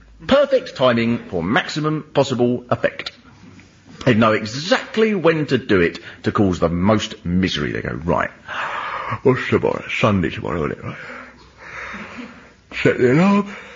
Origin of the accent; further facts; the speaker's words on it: Swanley, South East England, United Kingdom; If you live in a small town, like where I grew up in Swanley, it's much the same.